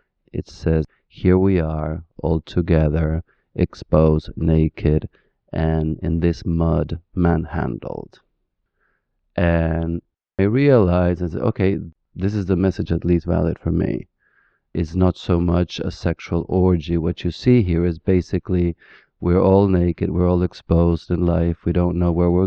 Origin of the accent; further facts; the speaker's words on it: Buenos Aires, Argentina; I'm from Buenos Aires. I'm into tango. I love tango.